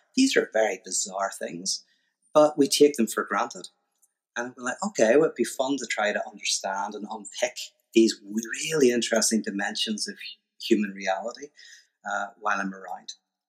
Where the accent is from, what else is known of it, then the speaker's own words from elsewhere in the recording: Little Rock, Arkansas, United States; I'm from Little Rock, Arkansas. I just put this accent on.